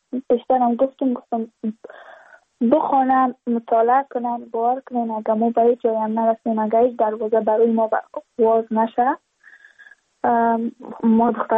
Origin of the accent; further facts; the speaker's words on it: Badakhshan, Afghanistan; چون ما از بدخشان هستیم